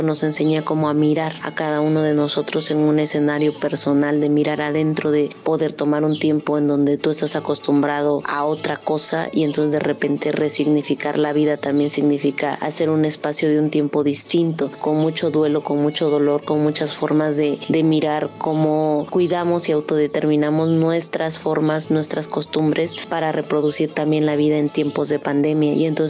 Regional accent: Bajos de Coyula, Oaxaca, Mexico; soy originaria de Bajos de Coyula, Santa María, Huatulco, Oaxaca.

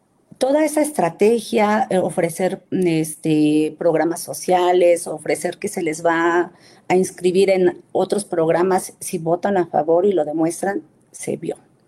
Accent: Totontepec Villa de Morelos, Oaxaca, Mexico; soy de una agencia de Totontepec, Villa de Morelos. En una ocasión estaba yo en mi pueblo

